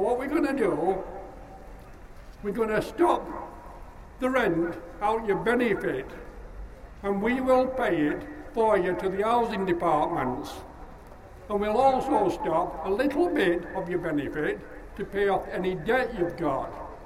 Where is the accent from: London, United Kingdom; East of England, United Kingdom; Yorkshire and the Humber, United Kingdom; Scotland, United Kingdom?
Yorkshire and the Humber, United Kingdom; Sheffield; Right, I'm from Gleadless Valley.